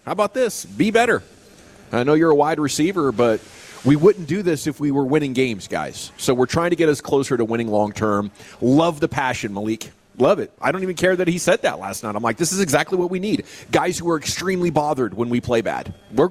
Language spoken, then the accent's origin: English; Texas, United States; I'm Texan.